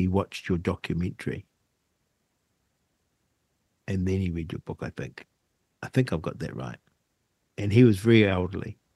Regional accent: New Zealand; it's very hard to live with as a Kiwi that an innocent man is condemned to jail.

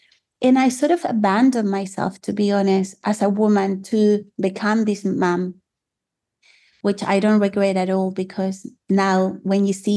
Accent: Chile; English is a second language; now in New Zealand; I studied design 6 years back at home. I'm from Chile, by the way. That is a strong accent.

